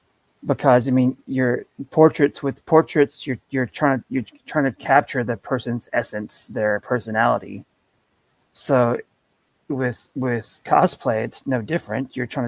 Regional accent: the South, United States; I was around cars constantly as a kid growing up in the South

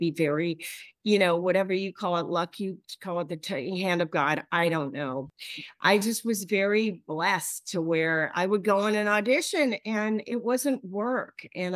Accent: Los Angeles, California, United States; I was raised in Los Angeles. I am one of those people that have spent most of their life there. I was raised in Tarzana in a very large, chaotic family

